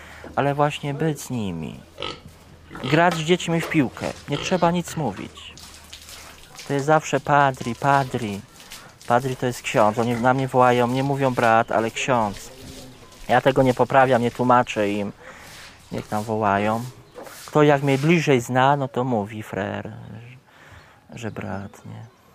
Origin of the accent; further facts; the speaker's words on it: Rdzawka, Lesser Poland, Poland; pochodzę z okolic Rabki, z niewielkiej miejscowości Rdzawka.